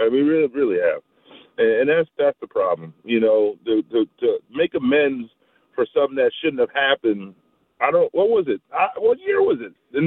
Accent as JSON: {"language": "English", "country": "United States", "tie": "born or raised there", "said": "So I grew up on the Olympic area, so we used the 33 growing up all my life, 198."}